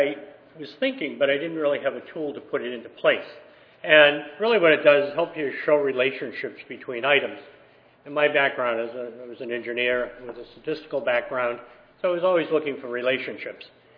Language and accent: English; East Coast, United States; I'm from the East Coast, so it feels like it's almost time for lunch right now.